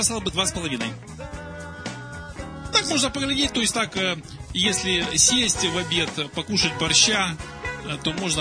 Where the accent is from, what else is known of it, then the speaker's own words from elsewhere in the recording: Australia; Ну да, так я сам родом из Австралии.